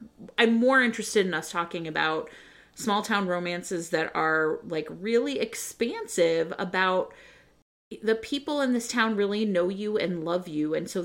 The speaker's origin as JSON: {"language": "English", "town": "Cleveland", "region": "Ohio", "country": "United States", "tie": "born or raised there", "said": "I grew up in Cleveland, which I think most people will say is not, like, known for its coolness."}